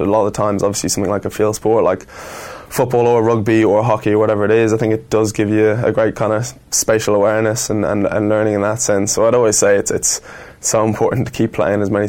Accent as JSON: {"language": "English", "town": "Rathgar", "region": "Leinster", "country": "Ireland", "tie": "born or raised there", "said": "Yeah, it's a nice spot. Lovely place. It was close to all where I was used to go to school"}